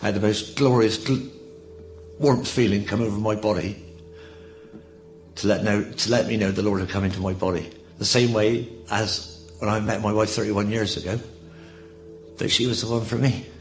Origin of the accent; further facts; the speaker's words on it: Bristol, South West England, United Kingdom; I'm from South Bristol.